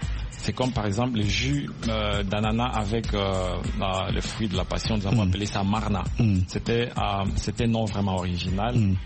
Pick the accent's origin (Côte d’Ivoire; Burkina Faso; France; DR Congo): DR Congo; Beni, North Kivu; En fait, je viens de la RDC, oui. La ville de Beni.